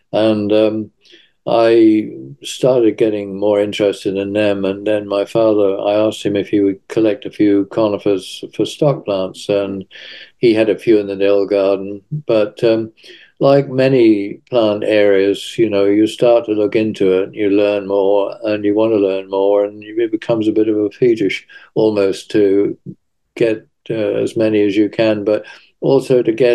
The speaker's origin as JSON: {"language": "English", "town": "Bressingham", "region": "East of England", "country": "United Kingdom", "tie": "born or raised there", "also_born_or_lived": "Oakington", "said": "But I was born in Oakington near Cambridge, and we moved to Bressingham in 1946 as a family. My father wanted to develop the farm. He moved the nursery from Oakington here, and so we put down our so-called roots, I guess."}